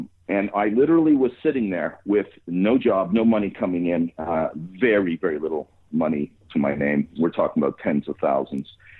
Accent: Montreal, Quebec, Canada; I'm from Montreal and live here.

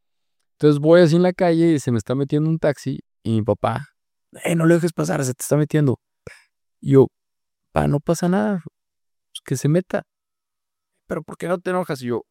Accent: Mexico; Santo Padre, vengo de México.

